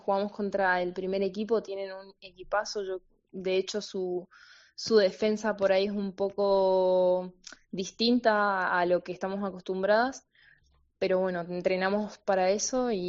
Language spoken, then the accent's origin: Spanish; Mendoza, Argentina; Somos las dos de Mendoza, venimos de Argentina